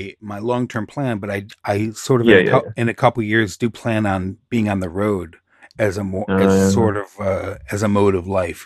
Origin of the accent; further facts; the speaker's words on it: Michigan, United States; now in California, United States; I'm originally from Michigan and I miss some things about Michigan that are never going to happen here in California.